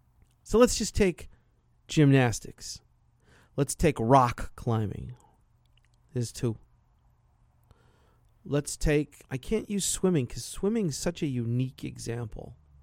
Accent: New York, United States; I'm from New York, man. Badminton, get out of here.

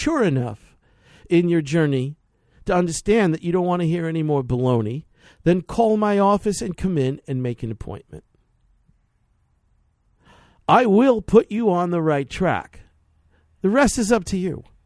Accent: New York City, New York, United States; I was raised originally in the Catholic Church. And that was a lot of fun, and I got great educations. But back then in the 60s and 70s in New York City, there was a lot of focus on the suffering.

